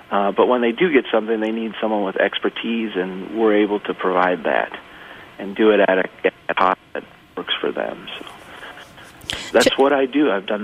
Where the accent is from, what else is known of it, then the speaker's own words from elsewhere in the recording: Brainerd, Minnesota, United States; I mean, I'm from Brainerd, and I love Brainerd. I love my hometown.